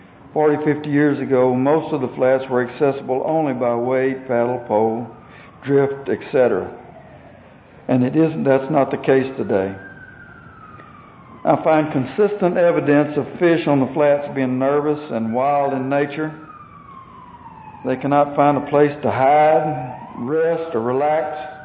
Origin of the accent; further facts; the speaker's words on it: Texas, United States; I was born and raised in Calhoun County. I'm a rancher and a professional fly fishing guide.